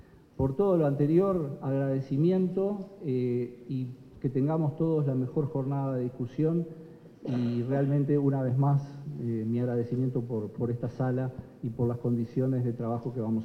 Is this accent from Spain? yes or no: no; Uruguay; Realmente como uruguayo agradecemos fundamentalmente la concesión de esta sala tan emblemática, dentro de este edificio que es de todas y todos los uruguayos